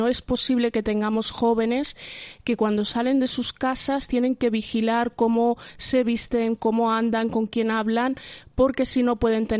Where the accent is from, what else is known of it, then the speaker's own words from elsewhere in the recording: Spain; como yo, somos muchos los españoles que somos un elemento positivo y de fuerza de nuestro país